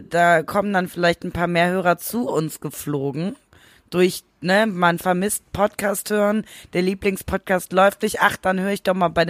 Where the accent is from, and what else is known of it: West Germany, Germany